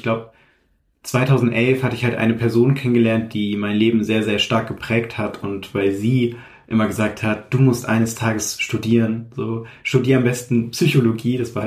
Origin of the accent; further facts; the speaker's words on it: Haderberg, Lower Saxony, Germany; also born or lived in Osnabrück; Also ich bin eigentlich in der Nähe von Osnabrück geboren, in einem kleinen Dorf mit 4000 Einwohnern namens Haderberg und bin dann erstmal die ersten 12, 13 Jahre sozusagen eher ländlich aufgewachsen und bin dann in die, in Anführungszeichen, Großstadt nach Osnabrück gezogen